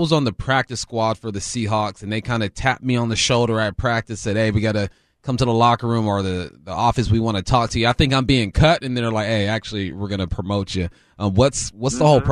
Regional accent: Culver City, California, United States; I'm from Culver City, West L.A., so, you know, I got to try to make a connection there.

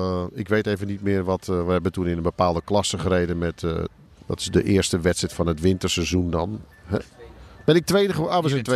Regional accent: Netherlands; Daar zijn we als Nederlanders natuurlijk helemaal geen moeite mee. Dat doen we het hele jaar.

